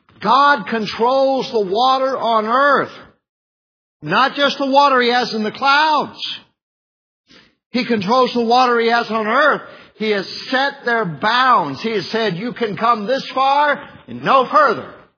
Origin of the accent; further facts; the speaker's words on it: the South, United States; of course, I'm being from the South, figuring if you go to the beach, everybody's going to be going around in swimwear.